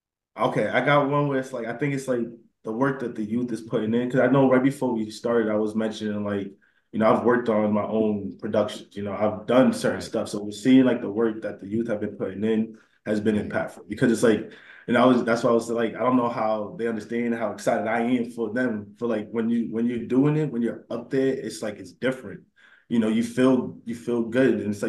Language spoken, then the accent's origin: English; Roxbury, Massachusetts, United States; Like, for me, growing up in Roxbury, you know, I've seen a lot growing up.